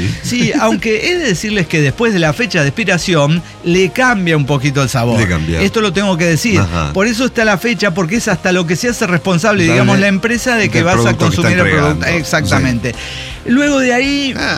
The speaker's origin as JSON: {"language": "Spanish", "country": "Mexico", "lives_now": "United States", "said": "Es que soy mexicano, o sea, ¿qué me queda?"}